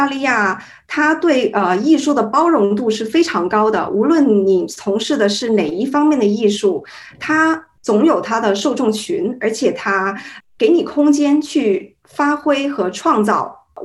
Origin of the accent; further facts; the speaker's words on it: Guangzhou, Guangdong, China; now in Australia; 我是广州人，我是土生土长在广州出生和长大的人，然后呢，我在高中的时候是入读了我们本市的一家艺术学校。